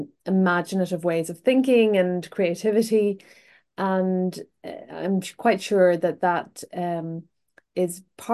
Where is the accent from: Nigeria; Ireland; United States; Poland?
Ireland; Ulster; So I grew up in Northwest Donegal in Ireland in Gaeltacht, the area.